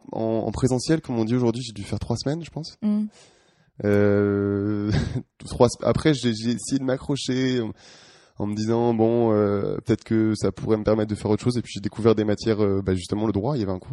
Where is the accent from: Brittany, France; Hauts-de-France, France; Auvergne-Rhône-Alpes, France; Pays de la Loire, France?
Brittany, France; Je viens d'une famille rurale, enfin je suis originaire de Bretagne. Mon père est agriculteur, ma famille est plutôt dans le milieu médico-social